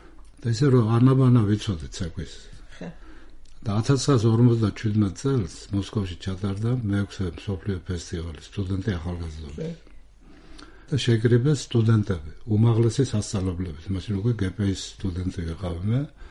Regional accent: Racha-Lechkhumi and Kvemo Svaneti, Georgia; რაჭველი ვარ

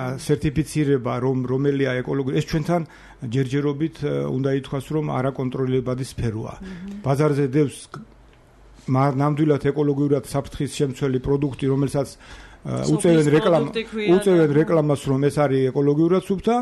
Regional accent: Shida Kartli, Georgia; ეს არის რეგიონი საქართველოსი, ჩემთვის პირველი სამშობლო, უპირველესი, სადაც დავიბადე, გავიზარდე და ბოლომდე ალბათ ვიბრძოლებ იმისთვის, რომ ეს რეგიონი საქართველოს შემადგენლობაში მყარად შემოვიდეს.

